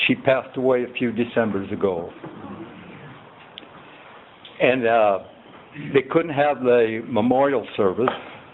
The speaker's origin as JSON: {"language": "English", "town": "Sacramento", "region": "California", "country": "United States", "tie": "born or raised there", "also_born_or_lived": "Nevada City, United States", "said": "I was born in Nevada City, California, January 8th, 1932. I grew up in Skid Row, Sacramento."}